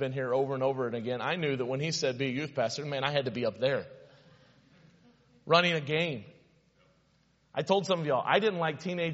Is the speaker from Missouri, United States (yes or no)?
yes; Missouri, United States; I was from Southern Missouri, so I had more respect.